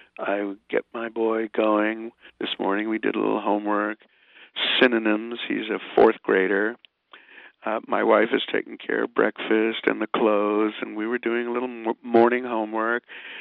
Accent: New York, United States; I'm a New Yorker that has so much stimulation that to have quiet and to read is more a pleasure than to hear music.

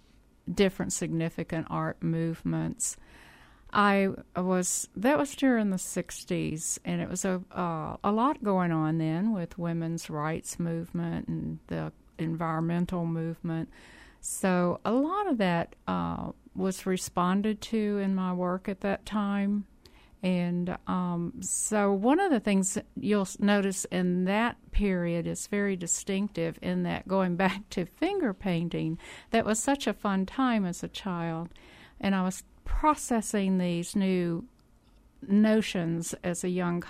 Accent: Louisiana, United States; now in Kentucky; I did. I grew up in Louisiana and went to school there, ended up at LSU doing my graduate work

